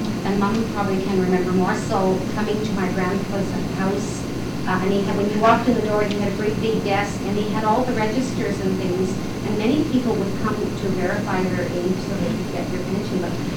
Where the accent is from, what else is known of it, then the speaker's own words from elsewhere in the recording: Cumberland, Nova Scotia, Canada; growing up in Cumberland with La Jumonnière and Le Guerrier and so forth, La France